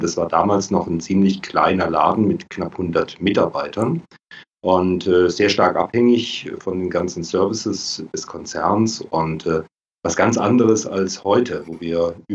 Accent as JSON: {"language": "German", "region": "Baden-Württemberg", "country": "Germany", "said": "komme aus der Nähe von Karlsruhe, lebe auch dort wieder. Mhm. Zwischendurch war ich mal in Berlin"}